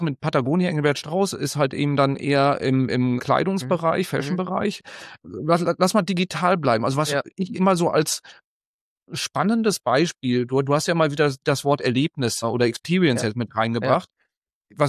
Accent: North Rhine-Westphalia, Germany; ich komme ja aus dem Sauerland

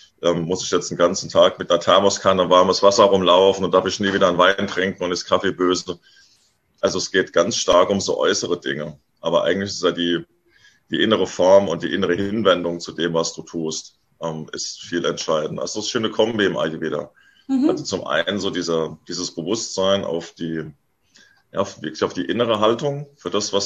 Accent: Hesse, Germany; bin jetzt nach 10 Jahren unterwegs sein wieder hier zurück an die Hessische Bergstraße, wo ich aufgewachsen bin.

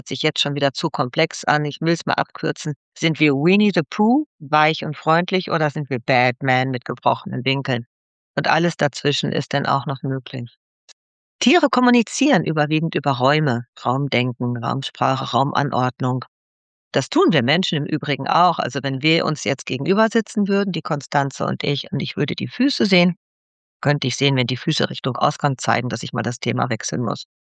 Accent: Unna, North Rhine-Westphalia, Germany; ich bin in Unna aufgewachsen

